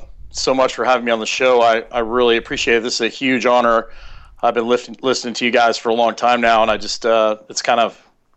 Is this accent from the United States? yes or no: no; Fort Saskatchewan, Alberta, Canada; Well, I grew up in Canada. I was I lived most of my life in Fort Saskatchewan, Alberta, which is near Edmonton, so way up there.